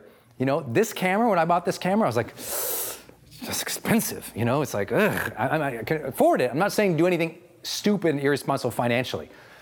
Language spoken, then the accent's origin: English; Montana, United States; which I wanted to do because I'm from Montana. I'm so cheap.